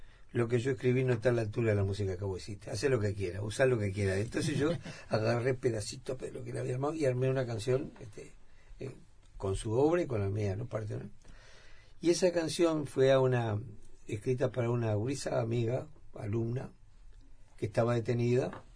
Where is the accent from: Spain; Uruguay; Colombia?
Uruguay; No te preocupes, somos uruguayos.